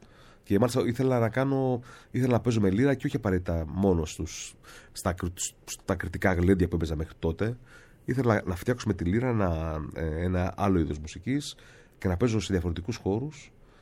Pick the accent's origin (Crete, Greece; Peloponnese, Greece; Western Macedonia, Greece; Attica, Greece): Attica, Greece; Agioi Anargyroi; Ήταν στην Αθήνα, εμείς μεγάλωσα στους Αγίους των Αργύρους